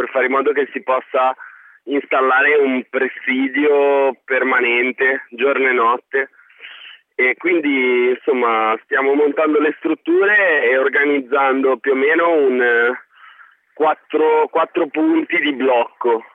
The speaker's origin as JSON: {"language": "Italian", "town": "Genoa", "region": "Liguria", "country": "Italy", "said": "Io poi personalmente sono di Genova"}